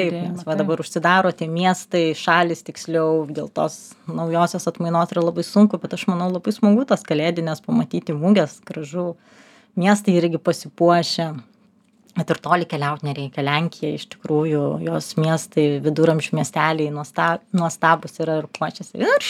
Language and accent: Lithuanian; Vilnius, Vilnius County, Lithuania; mums yra labai gerai, kad mes esam vilniečiai.